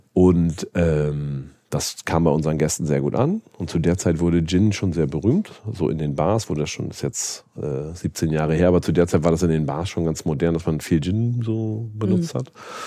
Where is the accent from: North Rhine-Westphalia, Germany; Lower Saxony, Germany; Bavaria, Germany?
Lower Saxony, Germany; ich bin in Niedersachsen sehr ländlich aufgewachsen, Und würde das als Landei.